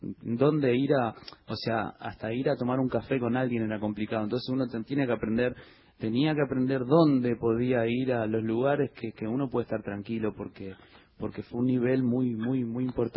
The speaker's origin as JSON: {"language": "Spanish", "country": "Argentina", "said": "yo soy argentino"}